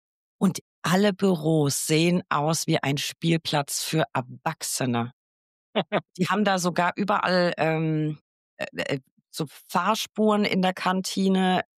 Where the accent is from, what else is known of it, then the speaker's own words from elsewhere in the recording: Bavaria, Germany; Wir kommen aus Franken